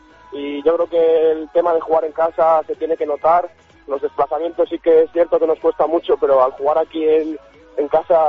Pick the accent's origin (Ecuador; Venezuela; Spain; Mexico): Spain; Salamanca, Castile and León; desde la gente que somos de Salamanca